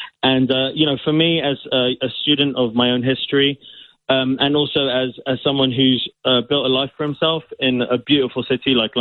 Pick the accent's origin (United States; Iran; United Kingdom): Iran; I'm originally from Iran. My family's from Iran. And they emigrated.